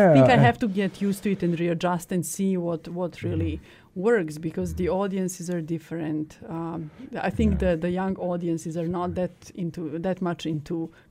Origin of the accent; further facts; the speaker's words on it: Novi Sad, Vojvodina, Serbia; And in my hometown, Novi Sad, they're celebrating the 150th anniversary of the National Theater